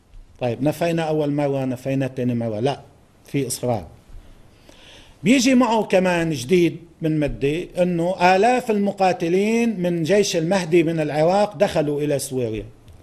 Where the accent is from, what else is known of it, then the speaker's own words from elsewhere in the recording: Lebanon; لازم نسأل حالنا نحن كلبنانيين